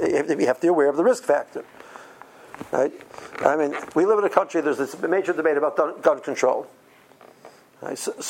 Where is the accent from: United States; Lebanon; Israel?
Israel; Tel Aviv, Tel Aviv District; I have to tell you that I grew up in Tel Aviv